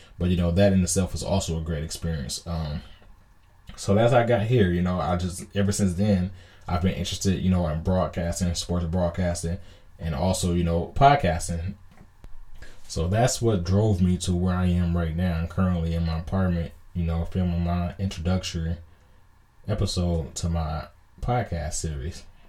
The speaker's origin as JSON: {"language": "English", "region": "California", "country": "United States", "said": "I'm from Southern California."}